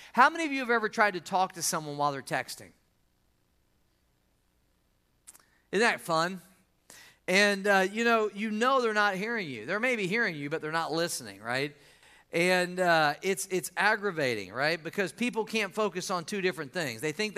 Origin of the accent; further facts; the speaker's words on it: Missouri, United States; I started to say it might be your basement because I'm from Missouri